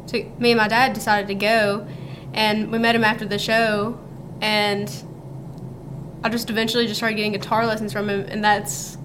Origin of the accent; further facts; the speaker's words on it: Boonville, Mississippi, United States; I'm from Boonville, Mississippi, so kind of the middle of nowhere outside of Tupelo.